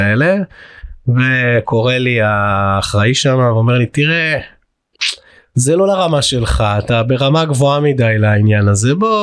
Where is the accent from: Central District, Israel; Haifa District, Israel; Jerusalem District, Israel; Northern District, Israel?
Jerusalem District, Israel; Jerusalem; אני ירושלמי במקור